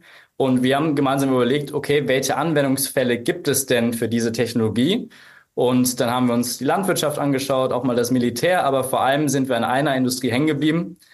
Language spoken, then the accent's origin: German; Aachen, North Rhine-Westphalia, Germany; born there; gebürtig aus Aachen, habe tatsächlich überhaupt gar keinen Hintergrund in der Bauindustrie, abgesehen von der Tatsache, dass mein Opa gelernter Maurer war. Und bin eher unternehmerisch veranlagt und in einer Unternehmerfamilie aufgewachsen.